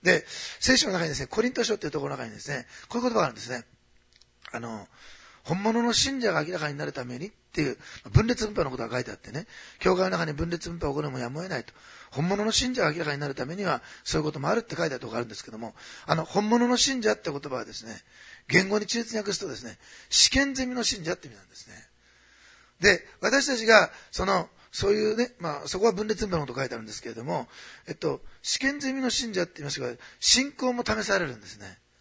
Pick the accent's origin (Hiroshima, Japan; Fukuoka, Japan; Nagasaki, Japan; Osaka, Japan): Osaka, Japan; born there; 私はいつも言いますように、大阪生まれでせっかちなんですね。